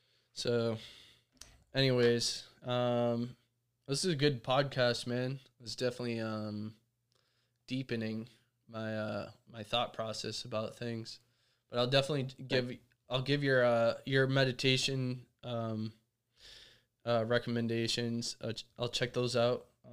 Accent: East Coast, United States; now in San Diego, United States; Like, I'm from the East Coast originally, and, like, the weather here makes such a difference in my ability to breathe.

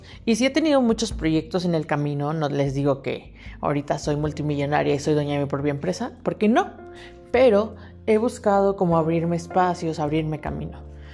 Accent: Tabasco, Mexico; now in Puebla, Mexico; del lugar donde yo soy, de Tabasco

